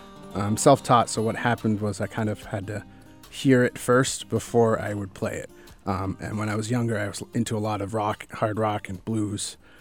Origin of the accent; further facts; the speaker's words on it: Sierra Leone; moved away; So I was adopted from Sierra Leone originally. And when I was there, I played drums. So when I came over here, I kind of heard the guitar for the first time.